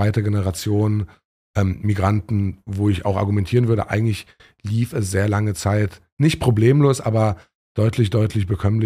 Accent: Ludwigshafen, Rhineland-Palatinate, Germany; ich bin in Deutschland geboren. Das heißt, ich hatte jetzt nicht diese Erfahrung, dass ich in ein fremdes Land kam, wie das bei meinen Eltern war. Und dann war das so, dass in Ludwigshafen, wo ich herkomme, ich glaube, ich sehr migrantisch aufgewachsen bin.

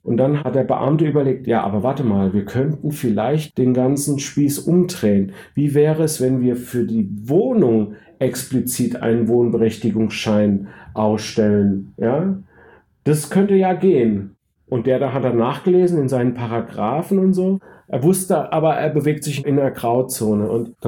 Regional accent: Mannheim, Baden-Württemberg, Germany; Bei uns in Mannheim gab es ja auch mal ein Konzentrationslager.

